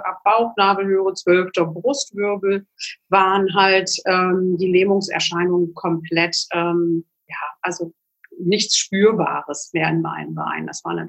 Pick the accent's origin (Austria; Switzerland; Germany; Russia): Germany; Magdeburg, Saxony-Anhalt; born there; ich komme gebürtig aus Magdeburg